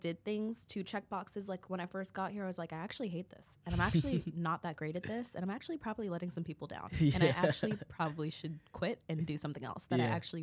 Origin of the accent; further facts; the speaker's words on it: Brooklyn, New York, United States; something that I love about growing up in New York is the fact that I was able to do so much exploring. Like, I was never at home. As soon as, like, I got to middle and high school, I really ventured out. I was always in the city because I'm from Brooklyn.